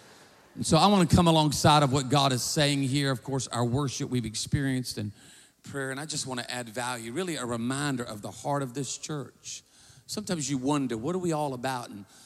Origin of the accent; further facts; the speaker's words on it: Myrtle Beach, South Carolina, United States; also born or lived in Baton Rouge; now in Birmingham, United States; I was raised in Myrtle Beach, but I pastored a church for 20 years in Baton Rouge, Louisiana.